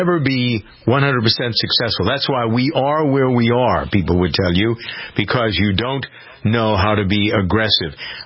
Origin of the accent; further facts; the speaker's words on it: Framingham, Massachusetts, United States; he's a guy from Haverhill, I'm from Framingham.